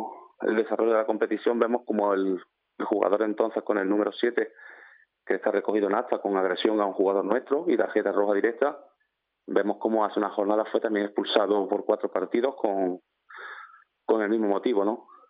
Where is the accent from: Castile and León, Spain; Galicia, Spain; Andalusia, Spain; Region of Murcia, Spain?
Andalusia, Spain; Puente Genil; Es cierto que yo soy de Puente Genil, he jugado y entrenado por la parte de Córdoba